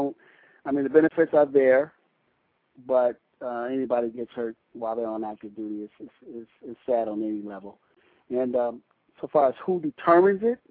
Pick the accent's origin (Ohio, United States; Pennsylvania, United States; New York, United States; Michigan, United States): Michigan, United States; Detroit; moved away as an adult; also born or lived in Los Angeles; now in California, United States; I'm originally from Los Angeles, migrated to Detroit, grew up, spent most of my years in Detroit, and joined the Marine Corps a while back, and they brought me back out to California.